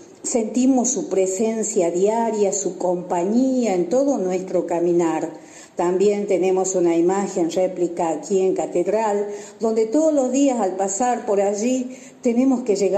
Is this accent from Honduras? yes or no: no; San Salvador de Jujuy, Jujuy, Argentina; de San Salvador de Jujuy.